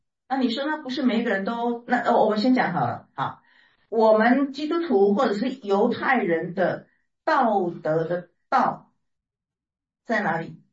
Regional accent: China; 好，我用我们中国人的概念哈。

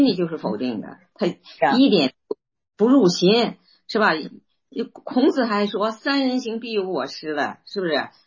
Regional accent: China; 对对，就像我们中国人说的那个哈

